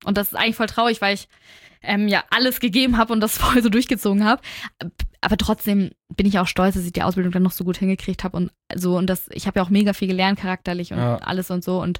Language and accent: German; Spain; Ich als Spanierin.